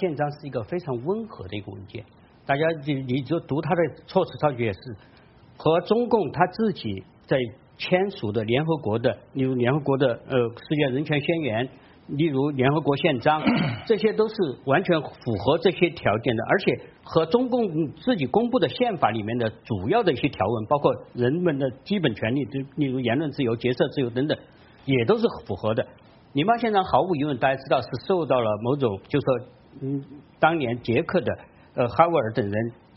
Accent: China

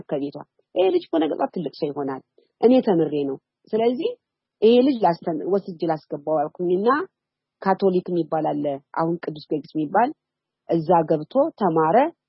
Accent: Nifas Mewcha, Amhara, Ethiopia; born there; እኔ የተወለድኩት ደቡብ ጎንደር ንፋስ መውጫ ወይም ገጠር ከተማ ናት። ጋንጋ ገብርኤል የምትባል ነው።

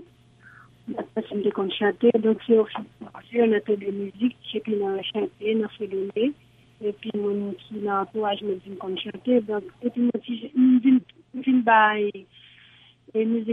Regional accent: Haiti; je suis haïtien

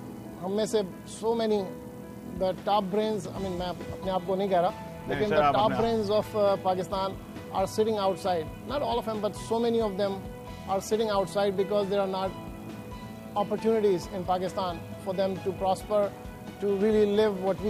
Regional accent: Pakistan; moved away as an adult; میں یہاں پر پاکستان سے آیا 1984 میں, اور اس کے بعد میں نے یہاں پہ اعلیٰ تعلیم حاصل کی

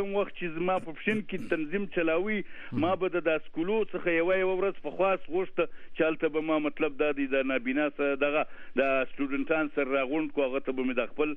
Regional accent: Kandahar, Afghanistan; now in Pakistan; زه د افغانستان اوسیدونکو یم چې په افغانستان کې په بولدک ولسوالۍ کې علاقه کدنی دي

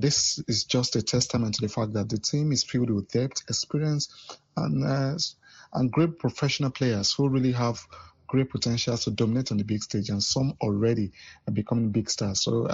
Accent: Nigeria; a great time to feel like one being a Nigerian and also supporting the Super Falcons.

